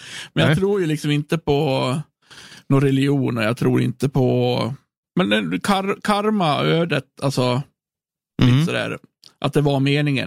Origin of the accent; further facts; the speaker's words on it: Björnbo, Gotland, Sweden; Jag är bott på, alltså jag är född på Visby i Björnbo.